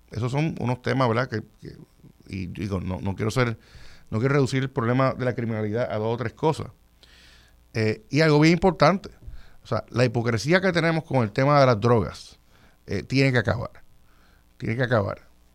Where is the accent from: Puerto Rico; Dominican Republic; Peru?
Puerto Rico; ¿Quién controla la seguridad en los aeropuertos, pues no, no somos mayormente los puertorriqueños.